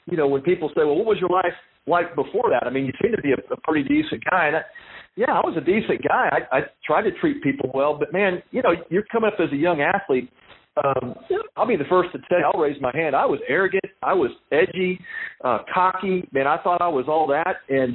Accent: Texas, United States; I was raised in Texas. So, you know, I've always thought, you know, Catholics were Catholics, Jews were Jews, and most Texans were Baptists.

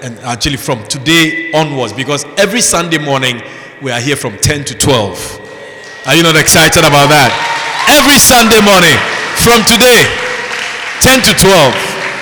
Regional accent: Ghana; born there; moved away as an adult; also born or lived in Europe; So I was born in Ghana many, many, many years ago, about 79 years ago. I was born in Ghana.

